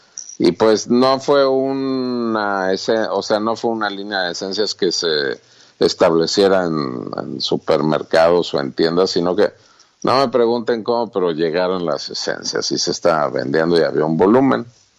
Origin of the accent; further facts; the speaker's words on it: Mexico; Digo taquería porque pues yo soy mexicano.